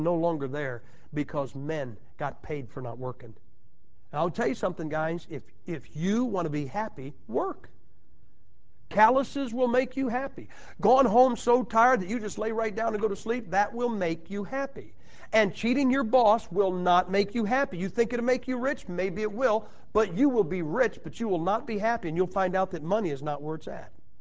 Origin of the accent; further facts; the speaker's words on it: Madison, Ohio, United States; I'm from Madison, Ohio. I was raised three blocks from five steel mills.